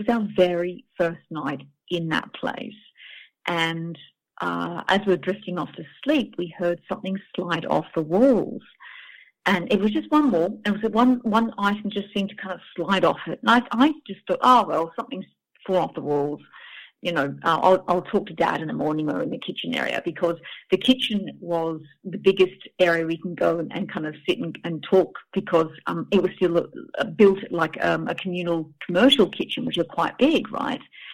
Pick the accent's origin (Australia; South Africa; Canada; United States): Australia; now in United Kingdom; I've been based in Australia for a very long time, most of my life, but I've only just recently moved to the UK. So yes, I'm Australian, but I'm also from the UK